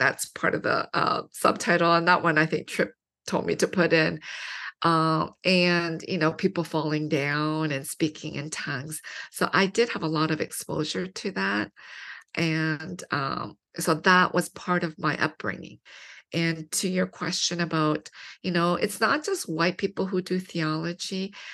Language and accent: English; London, Ontario, Canada; So I grew up in London, Ontario, which is a small city, 2 hours from Toronto.